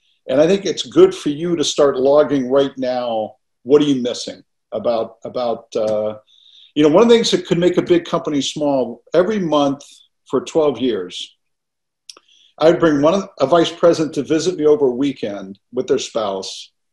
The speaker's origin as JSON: {"language": "English", "country": "United States", "said": "as an American, as a proud American"}